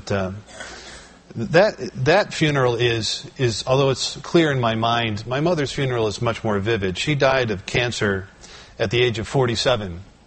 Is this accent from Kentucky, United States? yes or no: no; New York, United States; we settled in upstate New York, so we went back there for Thanksgiving, as we usually do.